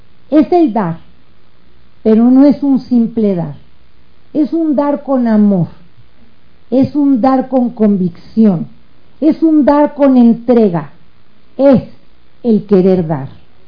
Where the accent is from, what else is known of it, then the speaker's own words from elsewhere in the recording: Mexico; Somos mexicanas y como mexicanas nos doblamos las mangas y trabajamos para cumplir objetivos trazados y metas establecidas.